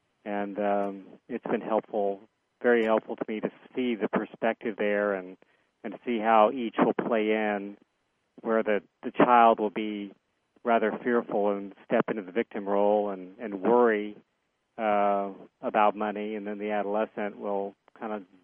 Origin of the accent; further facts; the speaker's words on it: Florida, United States; Like when I grew up in Central Florida, it was, you know, you go out on a winter day and it'll be beautifully clear blue